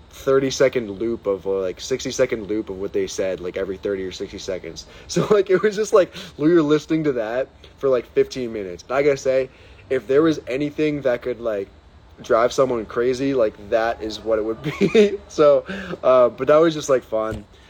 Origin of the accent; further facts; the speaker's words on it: Pittsburgh, Pennsylvania, United States; I'm from Pittsburgh. And so we had like the Pittsburgh Penguins come from, you know, obviously Pittsburgh for a hockey game.